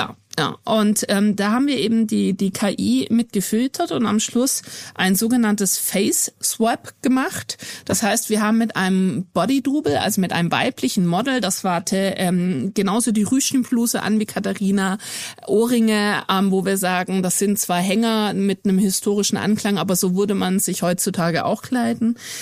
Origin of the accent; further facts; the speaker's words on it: Stuttgart, Baden-Württemberg, Germany; Also ich bin Stuttgarterin